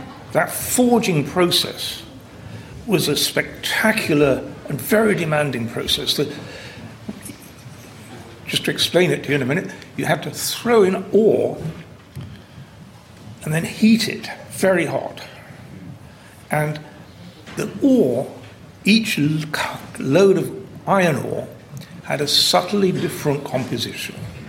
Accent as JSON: {"language": "English", "town": "Sheffield", "region": "Yorkshire and the Humber", "country": "United Kingdom", "tie": "born or raised there", "said": "I grew up in one. I grew up in Sheffield, which is now the poorest city in England."}